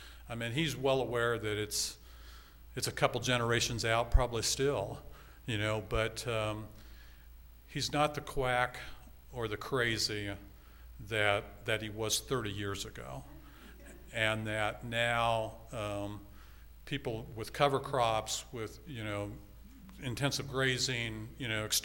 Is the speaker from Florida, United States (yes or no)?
no; McPherson, Kansas, United States; Actually, I grew up in McPherson, Kansas.